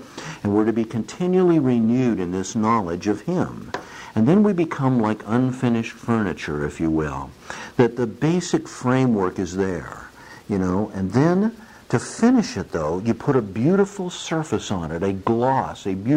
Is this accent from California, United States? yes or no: yes; California, United States; I remember when I went to Guyana, and I grew up in California. I was not used to prejudices